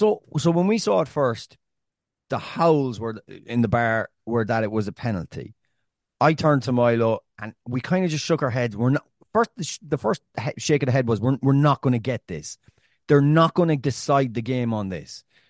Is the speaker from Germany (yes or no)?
no; Ireland; So we're there and we're two Irish people in the bar.